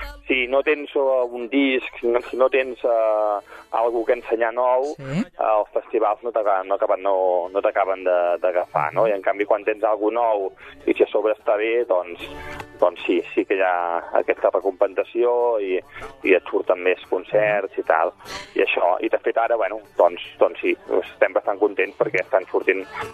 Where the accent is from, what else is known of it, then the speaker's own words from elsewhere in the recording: Sabadell, Catalonia, Spain; Els músics som jo, de Sabadell